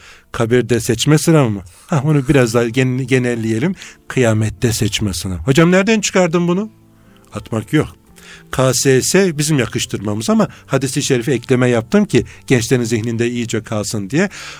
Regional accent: Çanakkale, Turkey; Çanakkale'liyim.

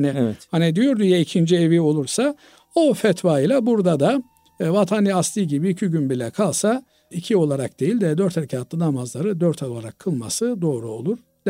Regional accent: Bulgaria; moved away as an adult; now in Istanbul, Turkey; annem babam benim Bulgaristan'da orada yaşıyorlar. Ben de orada doğdum, büyüdüm. Sonra İstanbul'a geldim, tahsilimi İstanbul'da yaptım. Burada evlendim, çoluk çocuğum, işim gücüm burada.

